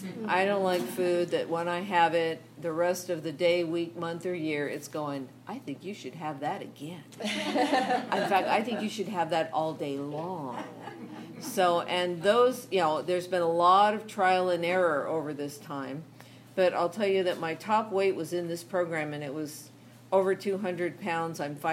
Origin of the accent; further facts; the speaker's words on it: Los Angeles, California, United States; I'm from Southern California in West Los Angeles at the meeting place on Idaho.